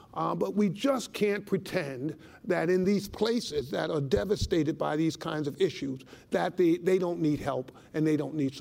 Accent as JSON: {"language": "English", "region": "New York", "country": "United States", "tie": "born or raised there", "said": "I've seen this firsthand growing up in the South Bronx and working in Harlem"}